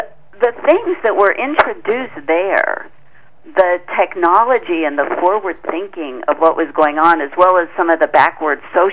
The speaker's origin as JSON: {"language": "English", "town": "Chicago", "region": "Illinois", "country": "United States", "tie": "born or raised there", "said": "I mean, I grew up in Chicago, but I've lived sort of near that whole Midwest area."}